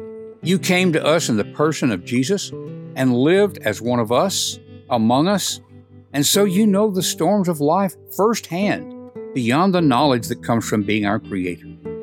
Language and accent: English; Tennessee, United States; I grew up in West Tennessee. Tornadoes were just part of the landscape